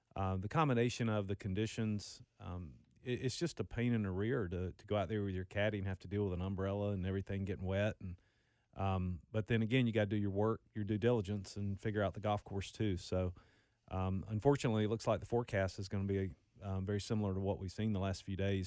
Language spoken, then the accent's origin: English; United States; I'm one that even being an American, I feel like it's somewhat unfair that three of the major championships are on U.S. soil.